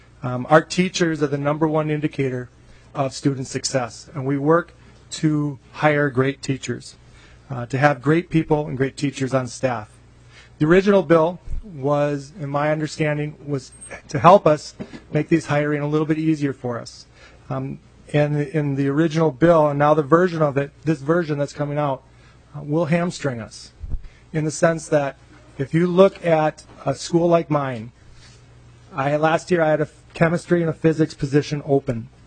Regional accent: Minnesota, United States; also born or lived in Illinois; And then the last 7 years, I've been back here in my home state of Minnesota as the high school principal

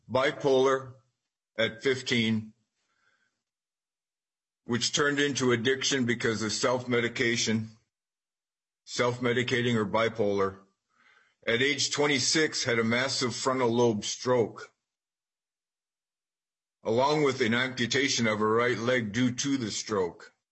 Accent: Burgess, Minnesota, United States; I am from Burgess, Minnesota.

